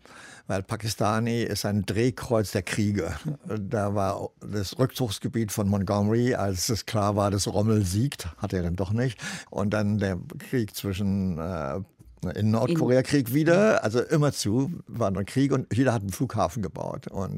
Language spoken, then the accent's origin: German; Germany; ich als Deutscher